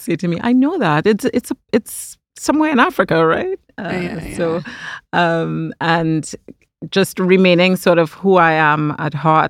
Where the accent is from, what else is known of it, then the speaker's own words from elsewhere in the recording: Trinidad & Tobago; being from the Caribbean and coming from growing up in Trinidad and Tobago